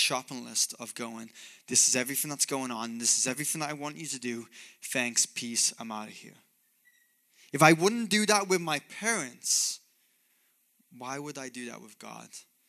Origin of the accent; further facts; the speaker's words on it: England, United Kingdom; I grew up in England and that's where my parents live.